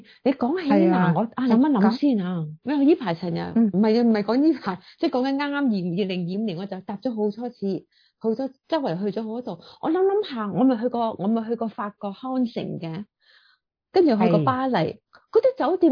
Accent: China; 就好啱我哋中国人嗰个口味啦

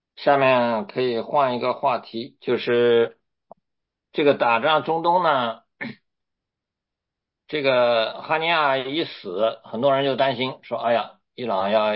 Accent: China; 最早就是从我们在中国小的时候就长大，对吧？

